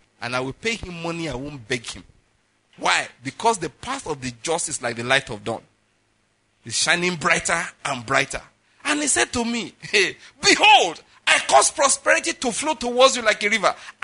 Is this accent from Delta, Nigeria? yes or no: no; Owo, Ondo, Nigeria; now in Enugu, Nigeria; those days in my hometown in Owo, in Ondo State